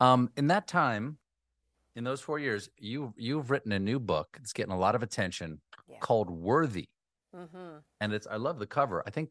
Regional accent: Sheboygan, Wisconsin, United States; I love being in Milwaukee, but actually I'm from Sheboygan. It's about an hour north, 50 minutes, if there's no traffic on 43.

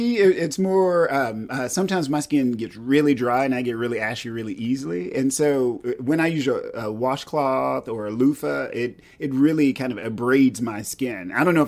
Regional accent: Texas, United States; And I grew up in East Texas.

